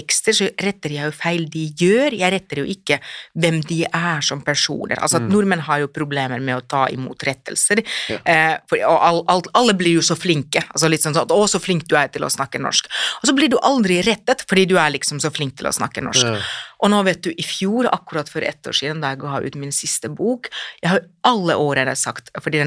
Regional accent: Finland; accent: Finnish; Norwegian is a second language; moved away as an adult; now in Norway; i og med at jeg har kommet til Norge som voksen, så har jo min finske etnolekt, altså at jeg, alle hører veldig tydelig at jeg kommer fra Finland, jeg kan ikke den her y-lyden

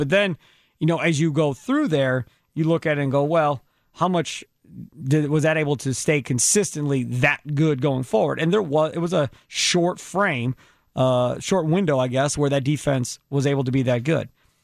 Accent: Wisconsin, United States; as somebody growing up in Wisconsin, you know, who am I going to relate to more?

